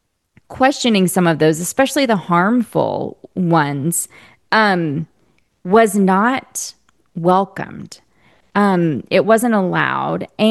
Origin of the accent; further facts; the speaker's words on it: Bible Belt, United States; the theological teachings that I grew up with in Bible Belt America